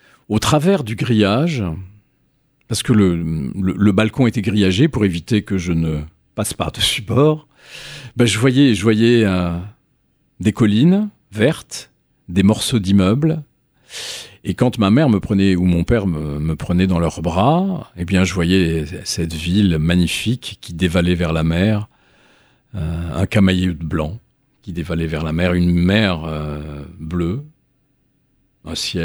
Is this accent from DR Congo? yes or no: no; Algiers, Algiers Province, Algeria; moved away as an adult; now in France; Je suis né à Alger, il y a quelques décennies. J'ai vécu à Alger jusqu'à 24 ans. Je suis venu en France faire une spécialité d'anesthésie.